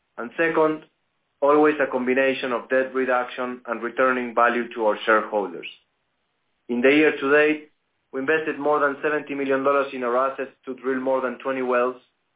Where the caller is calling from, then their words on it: Bogotá, Bogotá Capital District, Colombia; We're connecting from Bogotá, Colombia, with our team to report on our business performance and second quarter results.